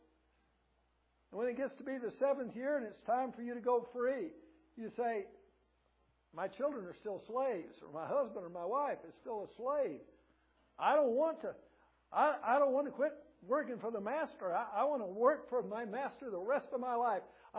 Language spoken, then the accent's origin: English; Kentucky, United States; born or raised there